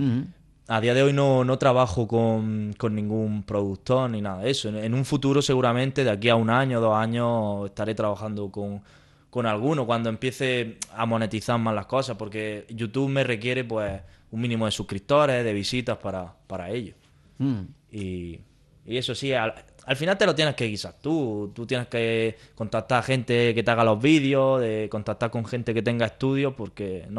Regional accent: Las Norias de Daza, Andalusia, Spain; Sí, sí, yo soy de las Norias de Daza

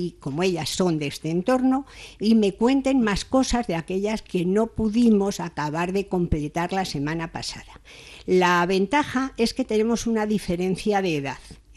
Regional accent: Madrid, Community of Madrid, Spain; Entonces, como yo soy madrileña y me he criado en una urbe, no en una zona rural

